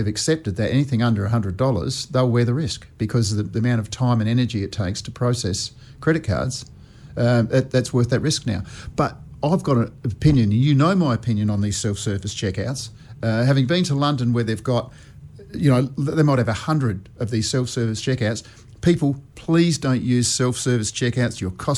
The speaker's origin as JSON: {"language": "English", "town": "Adelaide", "region": "South Australia", "country": "Australia", "tie": "born there", "said": "I was born here in Adelaide, and it's a lovely little country town."}